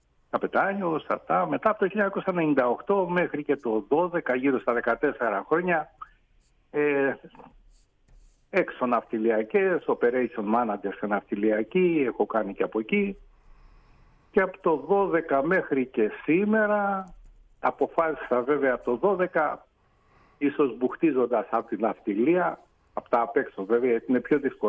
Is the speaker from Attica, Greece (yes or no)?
yes; Piraeus, Attica, Greece; also born or lived in Kefalonia; Καταγωγή Κεφαλονιά, βέβαια είναι 2-3 γενιές πίσω, αλλά γέννημα Θρέμα, Πειραιά, πατέρας, μάνα, παππούς. Μάλλον Πειραιά πια. Έχω ξεφύγει από τις ρίζες μου, δυστυχώς. Ναι, Πειραιάς.